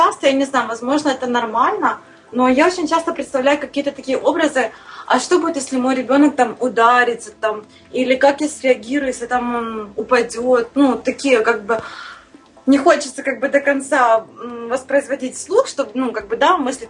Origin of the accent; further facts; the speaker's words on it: Kyiv, Ukraine; я с Киева, Украина.